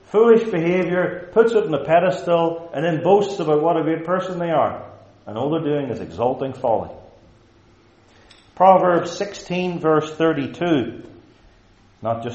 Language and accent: English; Stewartstown, Northern Ireland, United Kingdom; I'm from Stuartstown, so I can use anybody else's terms too.